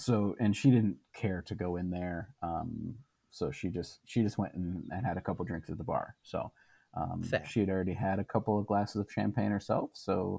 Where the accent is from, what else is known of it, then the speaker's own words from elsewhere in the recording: Michigan, United States; I'm from Michigan. Yeah, we went to a small town in Michigan, grew up in the same town.